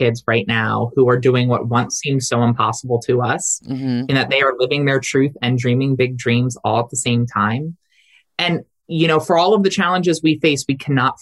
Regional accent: Delaware, United States; Of course, you know, I'm from Delaware and, you know, I go back with Joe Biden.

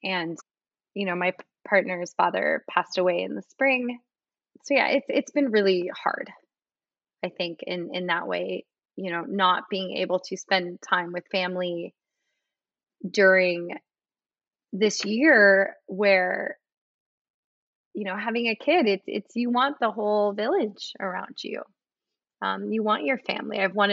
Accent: Alaska, United States; Like, I grew up in Alaska where wildness was unavoidable. You know, like our house backed up to like endless miles of mountain ranges and forests and rivers.

